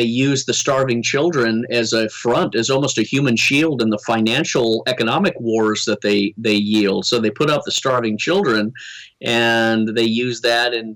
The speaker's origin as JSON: {"language": "English", "region": "Scotland", "country": "United Kingdom", "said": "Well, he's from my home country."}